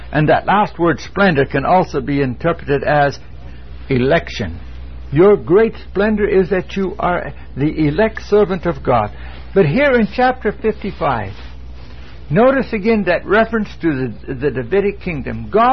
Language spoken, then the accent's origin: English; Hanford, California, United States; I grew up in Central California, and I can remember when I was a kid, we lived down in Hanford, California, south of Fresno